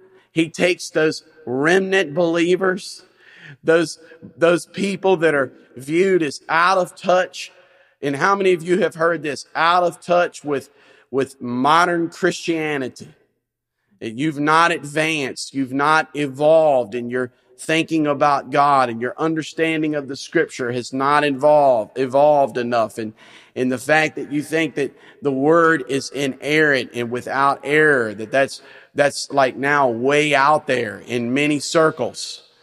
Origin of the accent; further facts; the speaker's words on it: Louisiana, United States; You know, my home state, Louisiana, in Mississippi, year in and year out, go back and forth vying for the wonderful position of being the most impoverished states in the entire country.